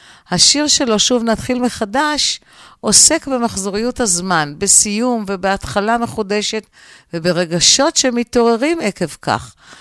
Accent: Givatayim, Tel Aviv District, Israel; אני זוכרת בילדותי בגבעתיים, בבית ספר היסודי

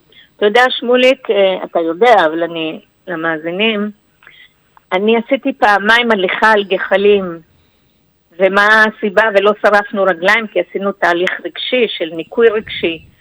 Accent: Northern District, Israel; אני גדלתי פה בגליל העליון, ניצה ברית

